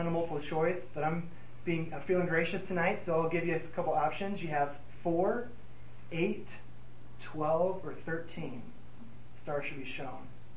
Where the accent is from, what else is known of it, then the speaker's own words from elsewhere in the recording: Elkhart, Indiana, United States; I went to school at the University of Indianapolis because I'm originally from Elkhart, Indiana.